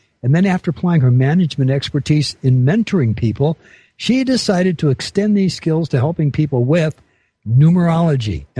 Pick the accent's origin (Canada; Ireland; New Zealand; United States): United States; born there; I'm an American with an A also. I was born in this country in 1942.